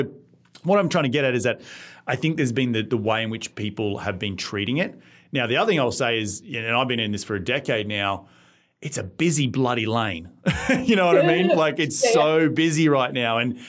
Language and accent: English; Australia; And I come from Australia, where I know growing up, my dad was like